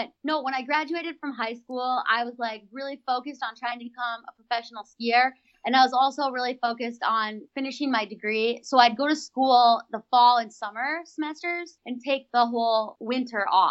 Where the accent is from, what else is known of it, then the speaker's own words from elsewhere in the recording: Rochester, Minnesota, United States; In Rochester. It's in the southeast corner.